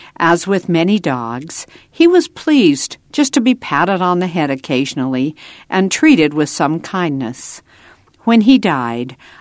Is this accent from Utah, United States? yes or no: yes; Randolph, Utah, United States; born there; I was born in Randolph, a little town in the mountains of northern Utah.